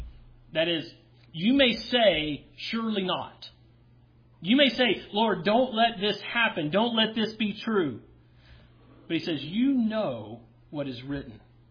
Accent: Tennessee, United States; I'm from Tennessee. If I were to translate this into my native dialect, it would be, heck no!

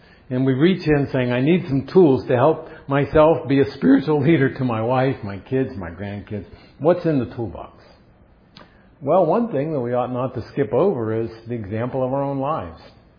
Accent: Pittsburgh, Pennsylvania, United States; I grew up in Steeler country. Pittsburgh doesn't have a basketball team, but they have a football team.

